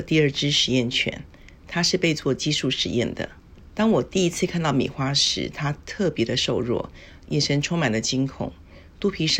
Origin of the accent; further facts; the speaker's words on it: Shanghai, China; 我来自上海。